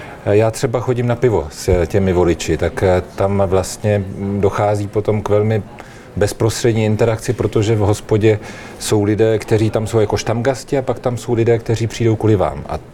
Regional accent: Prague, Czechia; Já jsem Pražák. A já jsem Pražák od narození, můžu vám říct adresy, na kterých jsem bydlel

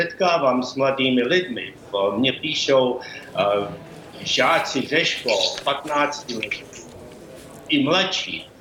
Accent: Prague, Czechia; born there; Já jsem se narodil v Praze

